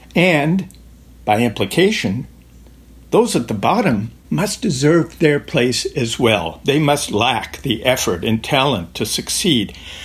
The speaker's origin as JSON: {"language": "English", "region": "Minnesota", "country": "United States", "tie": "born or raised there", "said": "when I was growing up in Minnesota, I was a Minnesota Twins fan."}